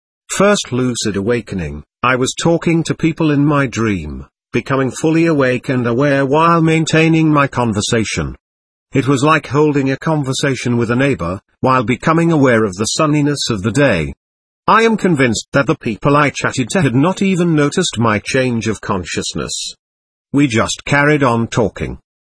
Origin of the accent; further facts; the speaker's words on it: Settrop, Germany; the open countryside near my hometown in Germany, a small village called Settrop.